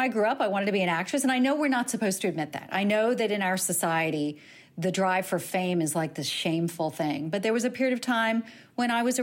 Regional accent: the South, United States; I grew up in the South as well.

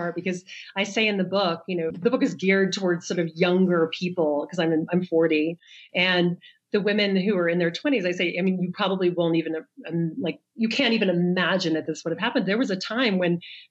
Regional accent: the South, United States; I mean, I grew up in the South. The idea was that I was going to get married

